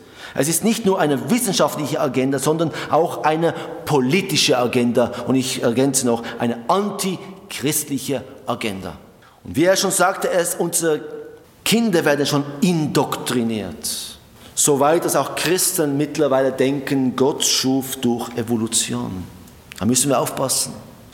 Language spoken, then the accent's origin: German; Switzerland; Und wir als Schweizer Volk haben dafür gestimmt.